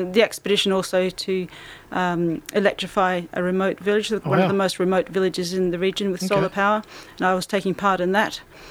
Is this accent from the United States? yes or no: no; Western Australia, Australia; I'm West Australian